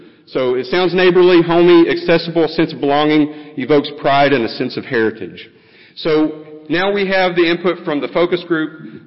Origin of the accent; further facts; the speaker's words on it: Virginia, United States; no pun intended since I'm from Virginia